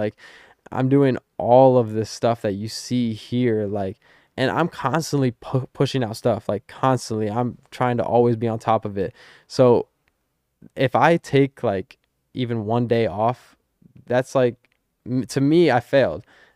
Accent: Stow, Ohio, United States; moved away as an adult; now in Los Angeles, United States; Stowe, Ohio. Yeah, I say Akron because that's what most

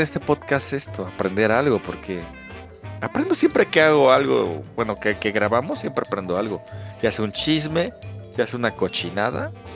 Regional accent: Mexico; te hacen sentir bien como mexicano

